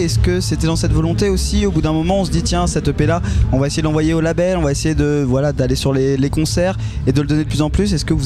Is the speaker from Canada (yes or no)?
no; Normandy, France; Non mais je connais, je suis normand.